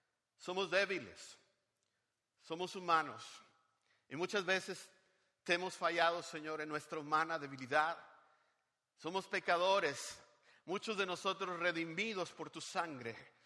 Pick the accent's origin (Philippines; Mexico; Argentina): Mexico; Monterrey, Nuevo León; la ciudad de Monterrey, México, donde yo nací, crecí por 22 años, donde yo conocí a Cristo también como mi Salvador.